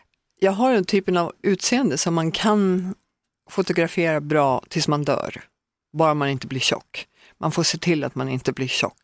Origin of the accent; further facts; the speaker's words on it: Högsjö, Södermanland, Sweden; also born or lived in Norrköping; Högsjö. Jag är född i Norrköping och mamma och pappa var båda från Norrköping, men pappa flyttade med familjen